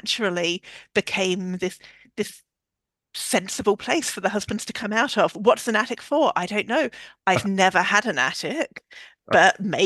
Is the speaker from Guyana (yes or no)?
no; Australia; now in London, United Kingdom; although I live in London and have done for 15 years, I'm Australian and I grew up in Australia